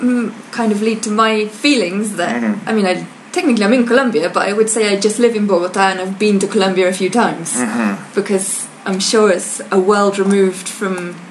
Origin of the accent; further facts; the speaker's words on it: England, United Kingdom; I say, hi, I'm English